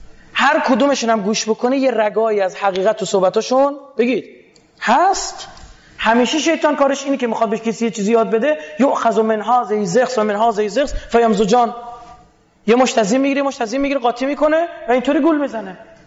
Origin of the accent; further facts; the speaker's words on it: Iran; به خاطر اینکه میگم بچه ایرانم